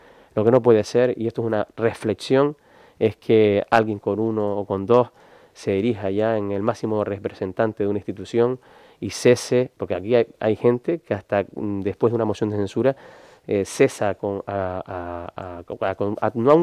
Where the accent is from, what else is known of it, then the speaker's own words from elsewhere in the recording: Morro Jable, Canary Islands, Spain; cuando voy a mi pueblo, cuando voy a Morrojable